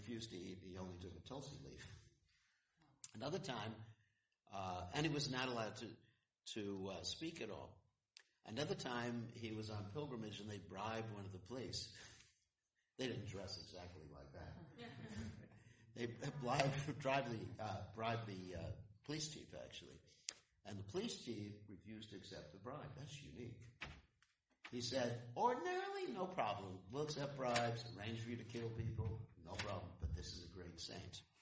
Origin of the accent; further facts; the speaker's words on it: United States; I'm from America and I'm a sannyasi, so I'd be in trouble.